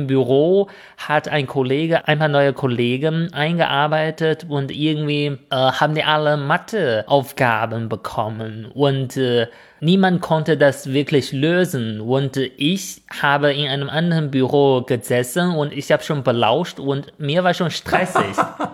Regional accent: China; German is a second language; ich finde, erzählt man schon gerne als Chinese.

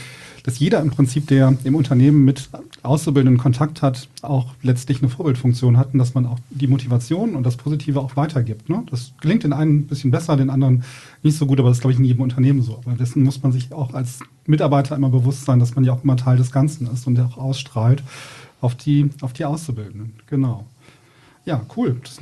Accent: North Rhine-Westphalia, Germany; now in Ruhr, Germany; Ich bin ja zugezogen ins Ruhrgebiet. Ich komme ja so aus dem Rheinland

